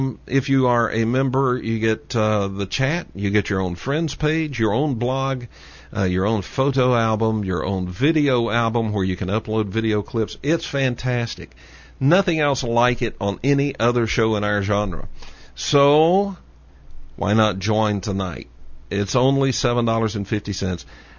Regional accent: Texas, United States; accent: Texas; The problem is my Texas accent. I apologize for that.

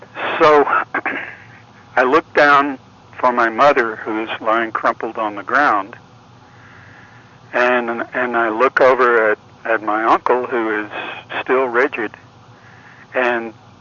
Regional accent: Las Vegas, New Mexico, United States; born there; also born or lived in Texas; My mother had left my father and come to live with her father. And she had a job in Las Vegas, New Mexico, where I was born. Something happened, and she came to Texas with me, her brother, and her cousin.

